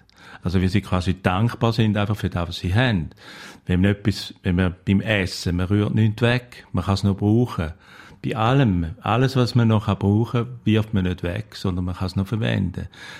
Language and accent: German; Switzerland; wo wir dann ein bisschen auf einem Klischee behaftet werden, auch als Schweizer drauf.